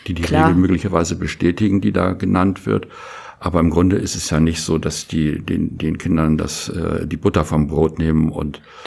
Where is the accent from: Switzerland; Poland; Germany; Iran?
Germany; born there; wenn einer wie ich hier in Deutschland geboren vorbeikommt